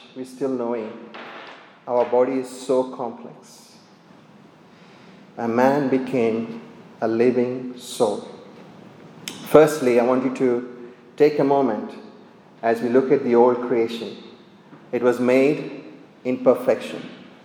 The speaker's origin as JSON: {"language": "English", "town": "Shimoga", "region": "Karnataka", "country": "India", "tie": "born or raised there", "said": "I grew up in India, in Shimoga, where my parents, my grandparents, had a factory which is made."}